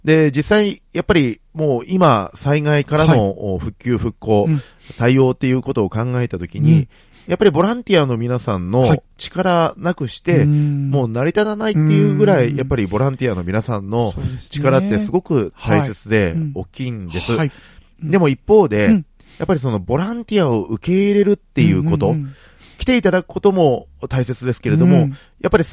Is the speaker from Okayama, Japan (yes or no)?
yes; Kurashiki, Okayama, Japan; 地元に帰っていろいろと聞いたんですけれども、はい、実際に、倉敷市において